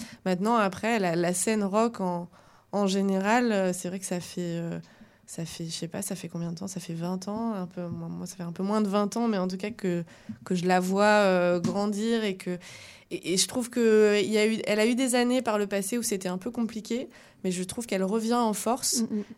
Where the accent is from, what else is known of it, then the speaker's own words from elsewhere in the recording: Orléans, Centre-Val de Loire, France; On est d'Orléans, on aime Orléans et on est fiers quand on peut jouer à Orléans.